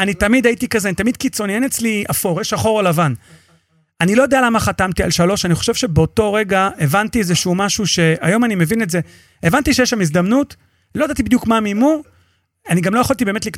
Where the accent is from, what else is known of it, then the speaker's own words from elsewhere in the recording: Holon, Tel Aviv District, Israel; born there; now in Petah Tikva, Israel; אני נולדתי בחולון, משקיע ברמת גן, המשרדים בנתניה, גר בפתח תקווה.